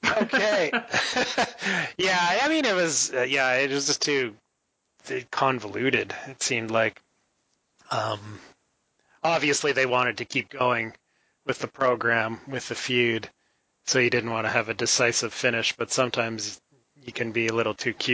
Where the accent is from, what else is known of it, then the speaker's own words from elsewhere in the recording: Canada; So Canada counts, even though I am Canadian.